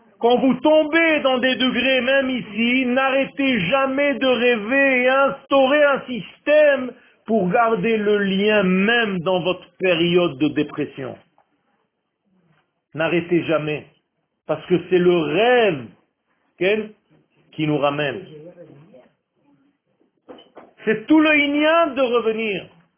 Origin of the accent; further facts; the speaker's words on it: Beersheba, Southern District, Israel; born there; first language Hebrew; French is a second language; Moi, c'est pas ma langue natale. Hein. C'est-à-dire, moi je parle en hébreu, moi je suis israélien, de racine, de naissance, Beersheva.